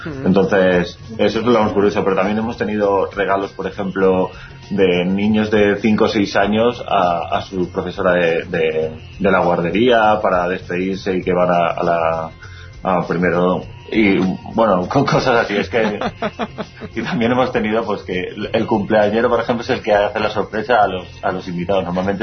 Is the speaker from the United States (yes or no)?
no; Valencia, Valencian Community, Spain; Pues mire, nosotros que somos de Valencia